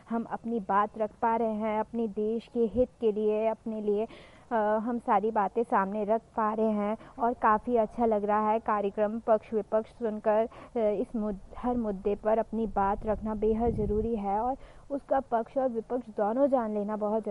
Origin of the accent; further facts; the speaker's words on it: Shivpuri, Madhya Pradesh, India; और मैं शिवपुरी मध्य प्रदेश से हूँ।